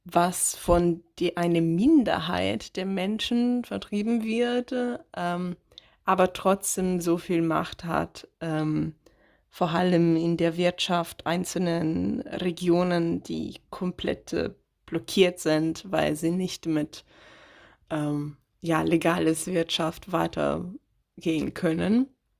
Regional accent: Italy; German is a second language; moved away as an adult; now in Germany; Ich bin in Italien geboren und aufgewachsen und bin erst mit 21 nach Deutschland umgezogen.

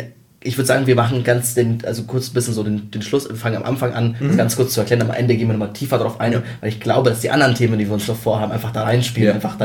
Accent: Munich, Bavaria, Germany; also ich komme ursprünglich auch aus München

